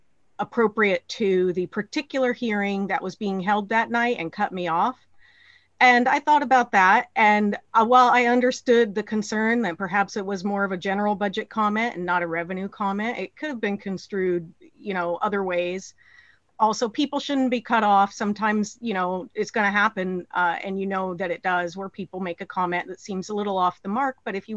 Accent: Black Diamond, Washington, United States; now in Bellevue, United States; I am a resident of Bellevue and I grew up in Black Diamond.

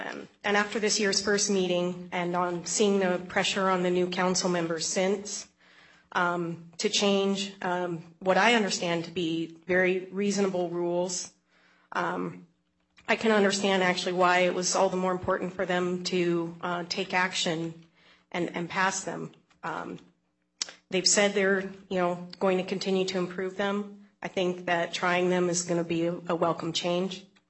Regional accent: Black Diamond, Washington, United States; now in Bellevue, United States; I live in Bellevue, and I grew up in Black Diamond, and I'm a fourth-generation descendant of the area.

